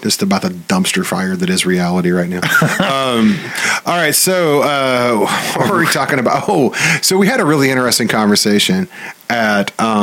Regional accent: Missouri, United States; moved away as an adult; also born or lived in California; So I grew up in Southern Missouri, and I grew up like basically covered in mold from the humidity, and so I'm used to it. First 27 years of my life, but I left.

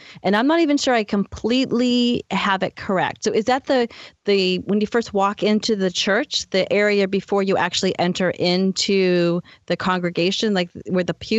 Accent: Boston, Massachusetts, United States; accent: Boston; That's C-H-I-M-E, if you can't understand with my lovely Boston accent.

